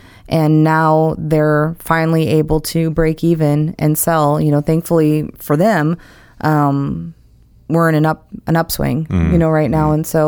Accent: Michigan, United States; moved away; And, you know, I forget sometimes that I'm from Michigan because I just feel like I'm, you know, a Floridian.

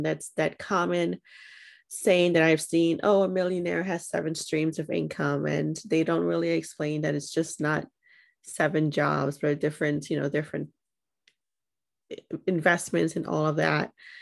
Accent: New York, United States; I mean, I grew up in New York, so we weren't even told that, we weren't even told about the Taínos.

